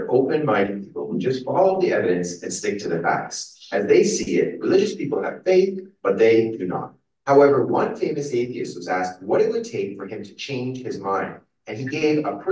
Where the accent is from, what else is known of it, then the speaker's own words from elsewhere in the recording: Canada; I am Canadian, that's all.